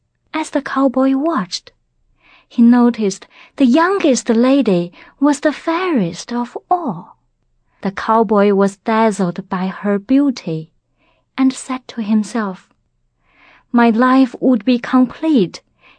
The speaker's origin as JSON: {"language": "English", "country": "China", "said": "I came from China."}